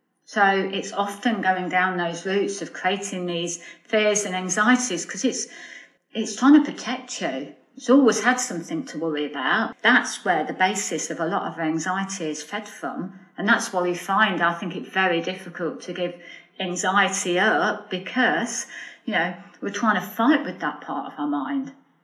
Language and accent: English; United Kingdom; I think particularly in Britain anyway, we're very British stiff upper lip, aren't we?